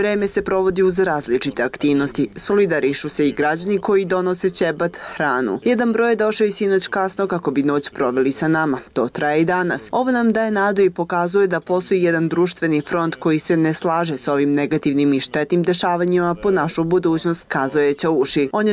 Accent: Lipljan, Kosovo; Dolazim iz Lipljana i ostaću ovdje dok se ovo ne okonča.

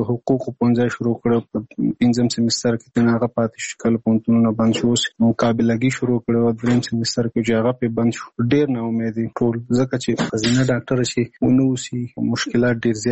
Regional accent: Nangarhar, Afghanistan; now in Kabul, Afghanistan; زموږ کور په ننګرهار کې دی زه په کابل کې یم

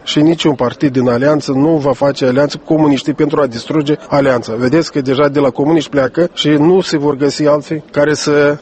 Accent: Varatec, Moldova; Să admitem din satul meu, din Varatec, până la Zecani, sunt 10 kilometri.

